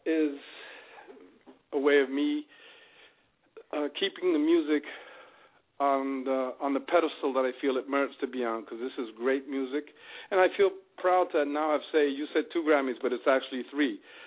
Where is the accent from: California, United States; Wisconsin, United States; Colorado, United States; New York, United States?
New York, United States; New York City; in the 60s when I was a young kid growing up in the Bronx, New York.